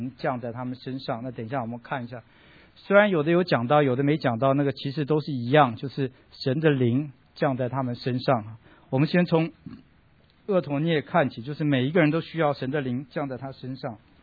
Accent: China; 跟我们中国人有点像，因为我们从那个背景出来的话

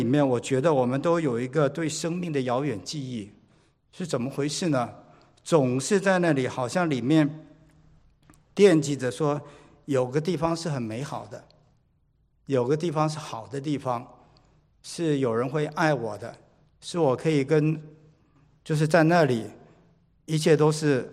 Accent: Xindian, New Taipei, Taiwan; also born or lived in Los Angeles, United States / Texas, United States; now in United States; 我刚来美国的时候，脑子里想我的家乡是台湾，我的家乡是新店

